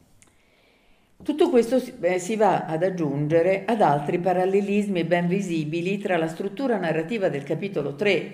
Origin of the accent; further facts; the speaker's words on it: Rome, Lazio, Italy; io sono romana, quindi ho